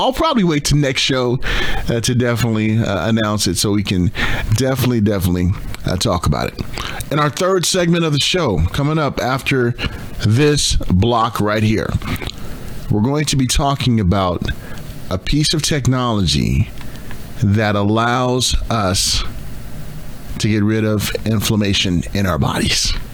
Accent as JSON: {"language": "English", "town": "Long Beach", "region": "California", "country": "United States", "tie": "born or raised there", "said": "this great innovation that they're doing out of my hometown of Long Beach, California."}